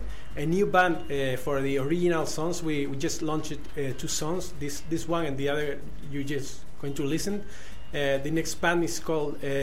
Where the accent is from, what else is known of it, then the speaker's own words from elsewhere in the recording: Tenerife, Canary Islands, Spain; stereotype, yeah, in general, from the people in Tenerife, and I am from Tenerife.